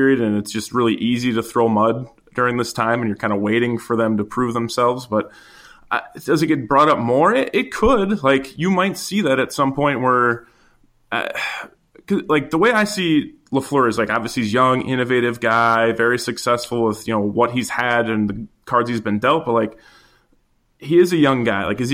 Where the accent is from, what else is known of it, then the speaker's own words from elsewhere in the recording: Midwest, United States; Like, we're all from the Midwest too, which you would think it'd kind of be regional